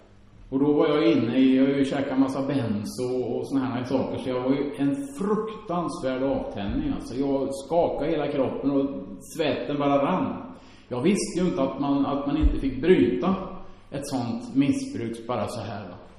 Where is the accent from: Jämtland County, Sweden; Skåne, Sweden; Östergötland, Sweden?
Östergötland, Sweden; Finspång; Nu sitter jag den här dagen på en parkbänk hemma i Finspång, jag kommer ifrån